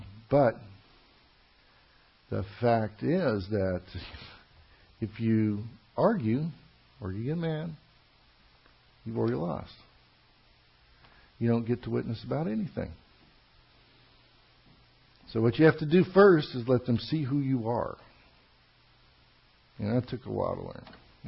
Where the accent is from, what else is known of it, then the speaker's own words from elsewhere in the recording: the South, United States; now in Chicago, United States; I came from the South. I came from the Bible Belt. You know, 8 years old, we're arguing in the lockers about speaking in tongues and the rapture.